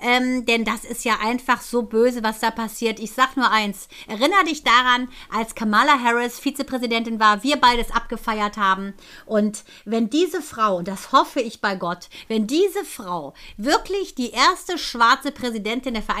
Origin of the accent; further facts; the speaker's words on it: Kassel, Hesse, Germany; es ist ja so nah auch an Kassel, da wo ich wo ich aufgewachsen bin.